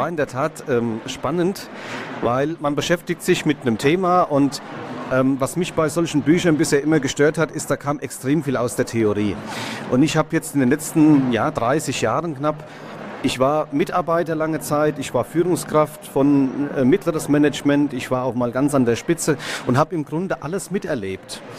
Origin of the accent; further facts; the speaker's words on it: Hesse, Germany; born there; Und ich bin ein gebürtiger Hesse.